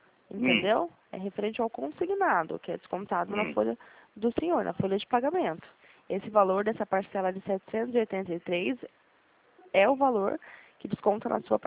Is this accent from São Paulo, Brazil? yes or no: yes; São José dos Campos, São Paulo, Brazil; eu sou de São José dos Campos, São Paulo.